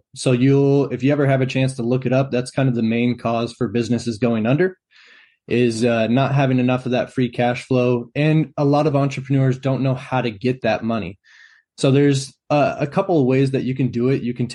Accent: Idaho, United States; And then I'm from Idaho, North Idaho.

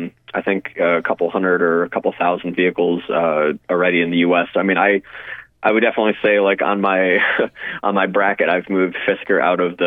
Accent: Wisconsin, United States; I mean, again, remember, I'm from Wisconsin, and they promised a gigantic campus, and it's just empty.

